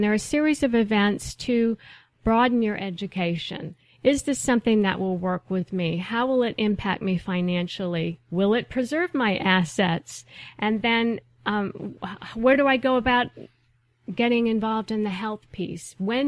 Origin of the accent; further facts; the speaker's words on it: Maine, United States; I worked from my home state in Maine to Miami, Florida, and back up in Virginia.